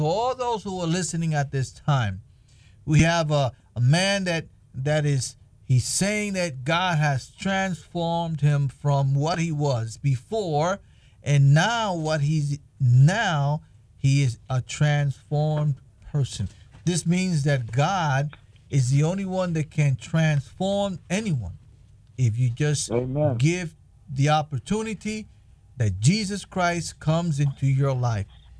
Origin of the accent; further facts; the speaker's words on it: New York, United States; I'm from New York. I'm from the South Bronx